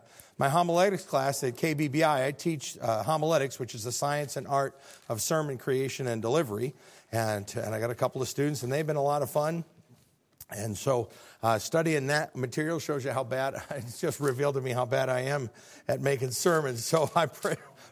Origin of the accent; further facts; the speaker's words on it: Illinois, United States; now in Arkansas, United States; I always say I'm a refugee from the People's Republic of Illinois. We fled the tyranny.